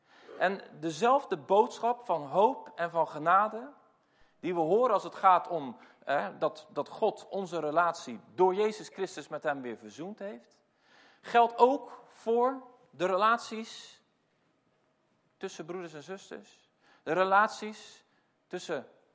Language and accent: Dutch; Randstad, Netherlands; Ik kom uit de Randstad